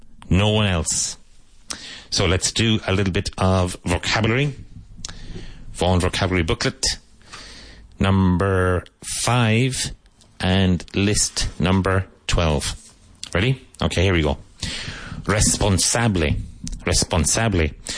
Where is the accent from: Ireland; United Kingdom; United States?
Ireland; So when I was a child growing up in Ireland, it's still the case